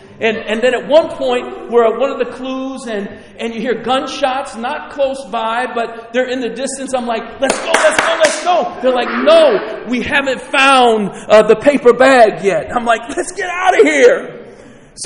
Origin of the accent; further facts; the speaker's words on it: New York, United States; So I'm not from Philly. I'm from the sticks. Like, matter of fact, I'm so far away, like the sticks say, where does he live? Like, I was like way out there in upstate rural New York State.